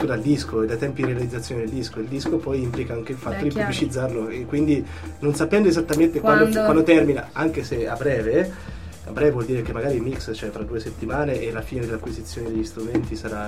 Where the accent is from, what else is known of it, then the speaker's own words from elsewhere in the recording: Perugia, Umbria, Italy; Mia madre è parigina, mio padre è torinese. E io sono andato a Monteluce. Sì, sono di Perugia.